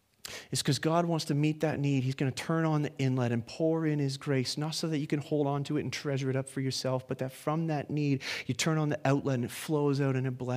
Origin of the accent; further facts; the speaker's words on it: Toronto, Ontario, Canada; when I was a kid, I have all these wonderful memories of coming up to Cookstown, and we came from Toronto.